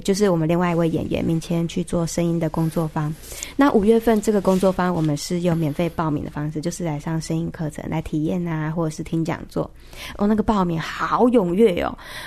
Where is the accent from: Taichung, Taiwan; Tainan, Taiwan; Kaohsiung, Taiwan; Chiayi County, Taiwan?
Tainan, Taiwan; 那对，的确对我的家乡台南来说